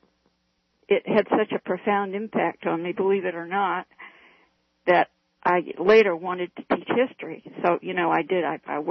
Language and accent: English; Maine, United States; I was fortunate enough to hear Roosevelt come to a town in my home state of Maine, where he was on his way to Campobello.